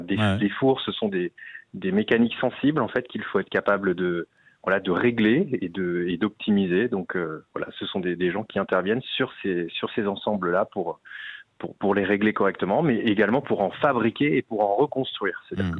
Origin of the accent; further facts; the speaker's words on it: Belgium; Je suis belge, donc j'ai commencé à travailler en Belgique et puis ensuite le groupe m'a envoyé à Paris